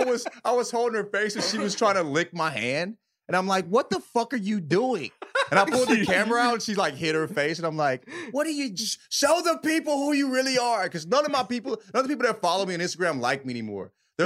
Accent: Alabama, United States; I'm from Alabama, G.

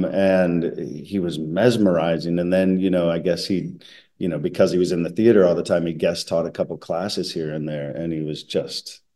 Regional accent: North Carolina, United States; also born or lived in Virginia; No, I was born in Virginia, in the mountains of Virginia. And then kind of raised all over until I was about 10. And then I was in North Carolina until I went to NYU.

